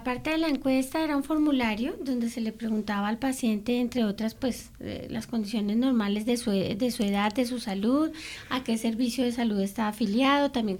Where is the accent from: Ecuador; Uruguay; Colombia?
Colombia; Bogotá, Bogotá D.C.; Para mí es de verdad un placer, primero que todo como bogotana